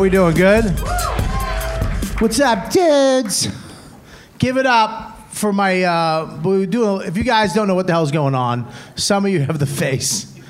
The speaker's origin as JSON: {"language": "English", "town": "Boston", "region": "Massachusetts", "country": "United States", "said": "You guys know I'm from Boston."}